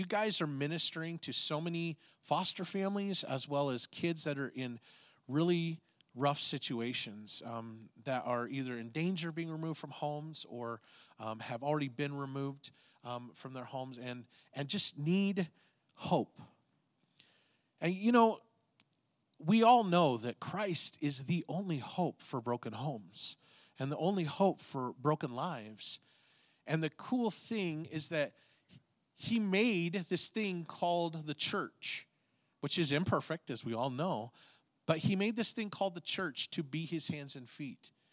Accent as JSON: {"language": "English", "town": "Great Falls", "region": "Montana", "country": "United States", "said": "it's so great to be here with you guys here in Conrad. I'm from Great Falls."}